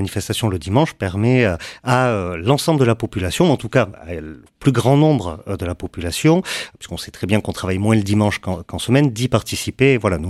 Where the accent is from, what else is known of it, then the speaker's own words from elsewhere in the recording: Orthez, Nouvelle-Aquitaine, France; je suis originaire du sud-ouest des Pyrénées-Atlantiques, plus précisément d'une ville de 10 000 habitants qui s'appelle Orthès